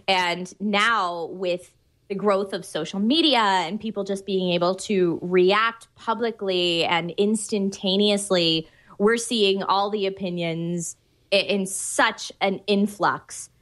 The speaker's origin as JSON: {"language": "English", "region": "East Coast", "country": "United States", "tie": "born or raised there", "lives_now": "Los Angeles, United States", "said": "When I moved to Los Angeles, I grew up on the East Coast, got my theater degree in classical theater, and then moved to the West Coast to pursue a traditional acting career."}